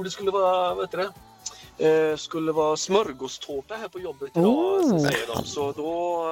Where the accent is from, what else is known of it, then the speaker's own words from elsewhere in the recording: Fjällbacka, Västra Götaland County, Sweden; also born or lived in Gothenburg; now in Växjö, Sweden; Jag är egentligen från norra Bohuslän, Fjällbacka, Grebbestad, genom där. Men bott om 10-15 sista åren i Göteborg.